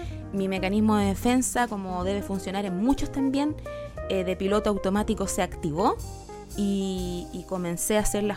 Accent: Chile; now in France; Salí de Chile, llegué a Francia, acá he ido aterrizando lentamente, pero aterrizando.

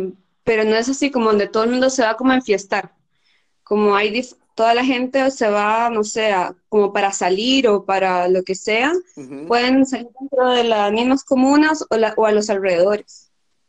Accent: Costa Rica; moved away; also born or lived in Argentina; ya tengo 10 años de estar afuera. Estuve un par de años viviendo en Argentina y ya después volví a Costa Rica como un año y tanto y después me vine a vivir a Chile

